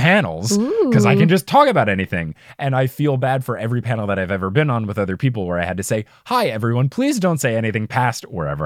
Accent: New Jersey, United States; accent: New Jersey; I think it was the same night where you asked about my New Jersey accent and I showed you that YouTube video of mine where it had me when I was like nine

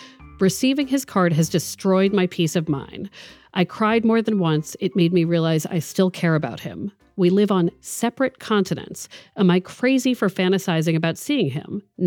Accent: Maryland, United States; I also root for the Orioles because I'm from Maryland

